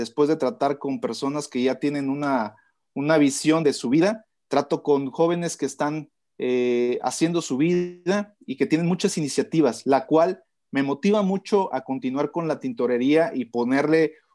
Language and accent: Spanish; Tuxtla Gutiérrez, Chiapas, Mexico; yo soy originario de Tuxtla Gutiérrez. La verdad es que vengo de familia de bastante trabajo desde mis abuelos.